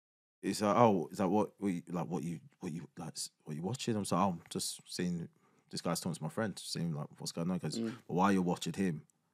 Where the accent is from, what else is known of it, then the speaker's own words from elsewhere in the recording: Harlow, East of England, United Kingdom; I'm from Harlow, Essex. You know it?